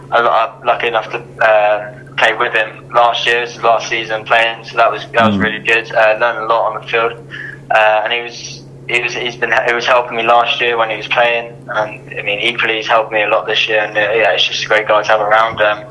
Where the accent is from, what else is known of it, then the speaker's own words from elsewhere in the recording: Ashford, South East England, United Kingdom; I grew up down in Ashford, so not too far from Twickenham.